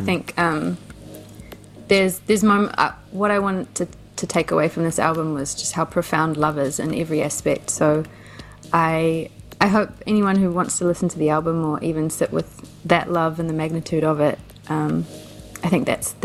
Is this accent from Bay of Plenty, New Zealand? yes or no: yes; Rotorua, Bay of Plenty, New Zealand; growing up in Rotorua too, and I'm so drawn to and love the Māori culture